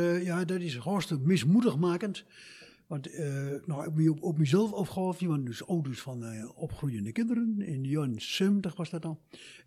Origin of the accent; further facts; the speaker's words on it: Turkey; Dutch is a second language; ik kom uit Turkije. Ik kan vlot en vloeiend Turks, vlot en vloeiend Nederlands en ook vlot en vloeiend plat. Dus dan ken je dan drie talen.